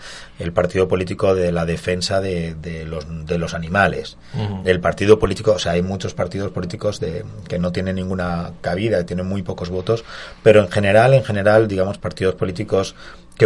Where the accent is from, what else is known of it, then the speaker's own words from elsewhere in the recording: Madrid, Community of Madrid, Spain; yo soy de Madrid, yo voto por Madrid